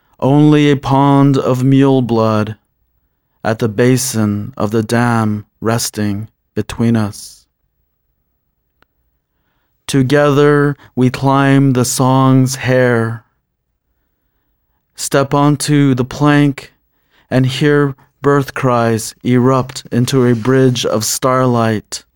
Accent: United States; I'm originally from the Navajo Reservation, and I'm of the Bimpitotni, Todachitni, Bitter Water people, and I'm born for the many goats.

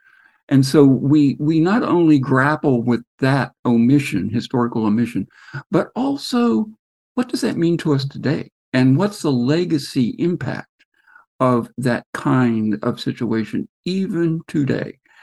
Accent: Virginia, United States; I grew up in Central Virginia, and though I didn't live in the rural setting, more of a suburban setting, I loved visiting.

